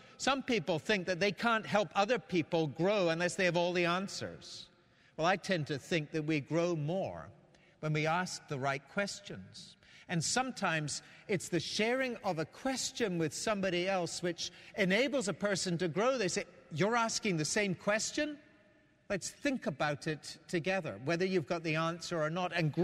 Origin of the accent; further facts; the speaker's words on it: Scotland, United Kingdom; my home country of Scotland